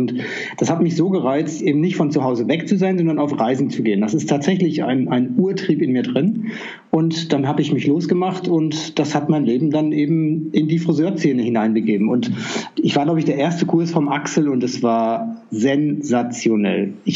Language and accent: German; North Rhine-Westphalia, Germany; Da zu der Zeit war die britische Armee noch bei uns im Münsterland.